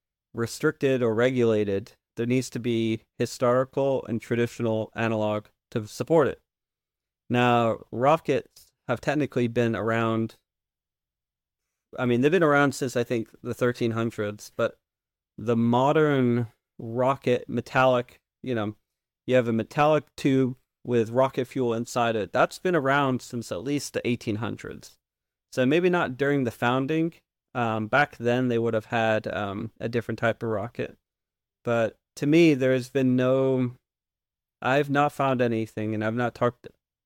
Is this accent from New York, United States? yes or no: no; Florida, United States; now in Oregon, United States; So I grew up in Florida for I don't know how many years, but then I moved to Oregon in 2020